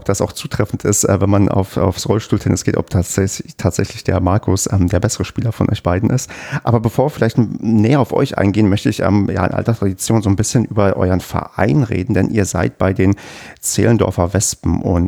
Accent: Brandenburg, Germany; accent: Berlin dialect; da ich ja aus der weiteren Gegend komme. Ich bin ja in Brandenburg geboren und aufgewachsen und habe früher auch sehr stark Berlinert

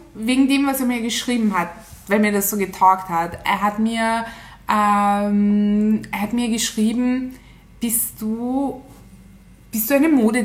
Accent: Turkey; Leute, ich bin eine echte Türkin.

